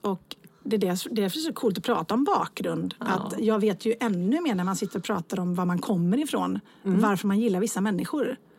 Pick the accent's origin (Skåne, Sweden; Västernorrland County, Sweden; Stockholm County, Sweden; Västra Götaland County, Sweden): Västra Götaland County, Sweden; Borås; Lidingö, jag kom från Borås.